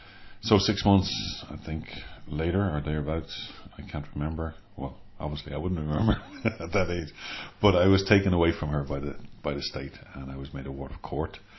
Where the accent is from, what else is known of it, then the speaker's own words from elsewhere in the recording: London, United Kingdom; born there; And I was born in London, 1961